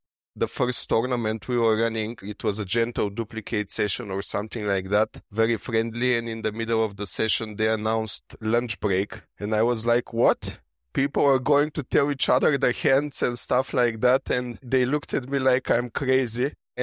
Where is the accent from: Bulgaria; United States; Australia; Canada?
Bulgaria; English is a second language; I'm from Bulgaria, and Bulgaria used to be a communistic country